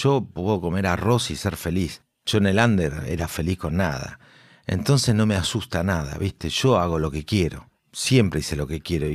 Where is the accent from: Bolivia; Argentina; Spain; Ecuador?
Argentina; Buenos Aires; yo soy de Parque Patricios, pero estoy a dos cuadras de la Buteler.